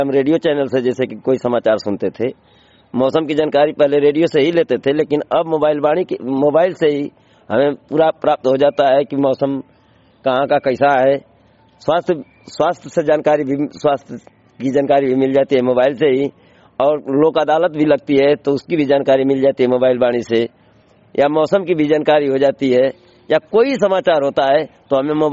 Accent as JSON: {"language": "Hindi", "town": "Ardaspur Khurd", "region": "Uttar Pradesh", "country": "India", "said": "ग्राम अरदासपुर खुर्द का रहने वाला हूँ।"}